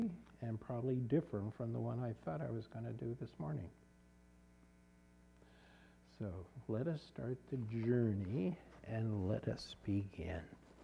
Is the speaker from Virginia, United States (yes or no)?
no; Pittsburgh, Pennsylvania, United States; You know, I grew up in Pittsburgh, not really seeing a real black African-American, because my grade school was all white